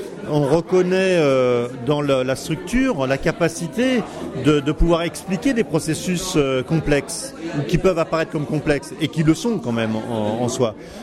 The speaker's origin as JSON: {"language": "French", "town": "Paris", "region": "Île-de-France", "country": "France", "said": "moi je suis parisien, donc j'arrive ici"}